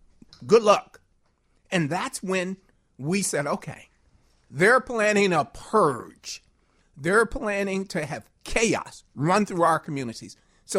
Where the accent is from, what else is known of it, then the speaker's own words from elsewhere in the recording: Chicago, Illinois, United States; in public housing, grew up in a Robert Taylor home.